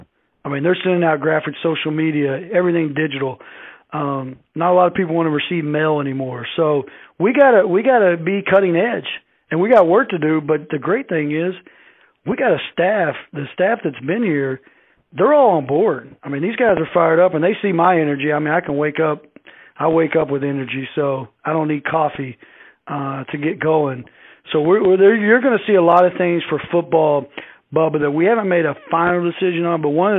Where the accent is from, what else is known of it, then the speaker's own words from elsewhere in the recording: Tennessee, United States; I come from Tennessee where the Vol Walk is